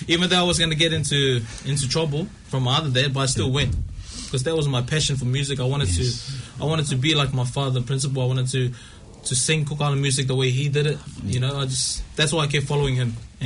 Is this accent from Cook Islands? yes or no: yes; Manihiki, Cook Islands; I grew up in Manikin, listening to Cook Island music, old Cook Island jams.